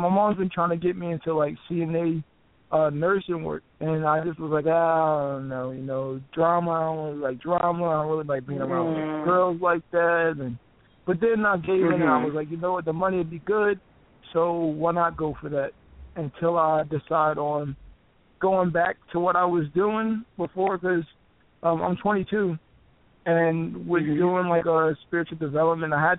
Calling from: Virginia, United States; I'm calling from Virginia.

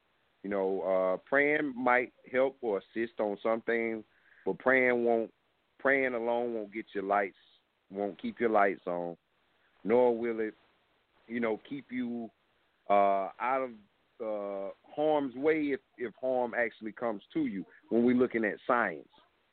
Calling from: South Carolina, United States; I'm calling from South Carolina.

